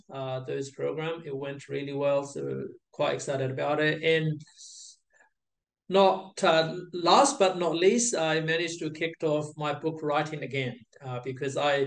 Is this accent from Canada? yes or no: no; Australia; So even though I can't say good day, mate, full on, I'm almost there. So I am Australian.